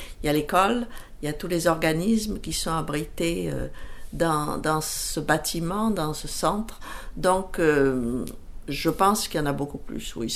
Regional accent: Marseille, Provence-Alpes-Côte d'Azur, France; moved away; Je suis arrivée de Marseille en 1964, donc ça fait longtemps. Ça va faire 53 ans cette année.

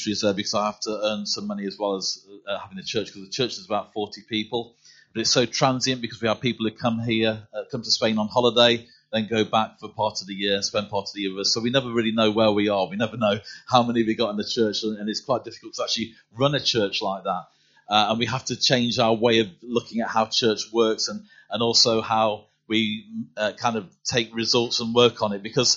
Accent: Derby, East Midlands, United Kingdom; Right, I'm from Derby originally

